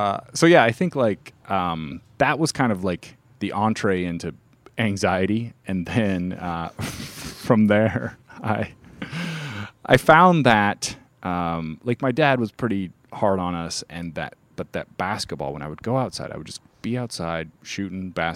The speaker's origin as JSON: {"language": "English", "region": "Kansas", "country": "United States", "tie": "born or raised there", "said": "I grew up in Kansas, same kind of thing."}